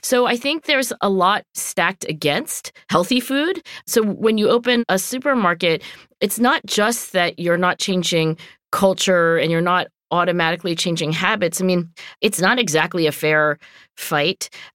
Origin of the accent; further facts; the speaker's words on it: Philadelphia, Pennsylvania, United States; because, you know, I'm from Philadelphia. I drank tons of soda. I ate tons of candy, probably why I have so many cavities.